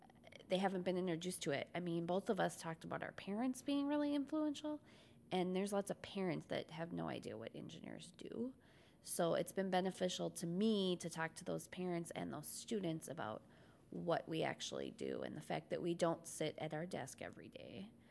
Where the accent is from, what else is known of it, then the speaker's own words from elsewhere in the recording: Minneapolis, Minnesota, United States; I'm from Minneapolis. I went to a large high school.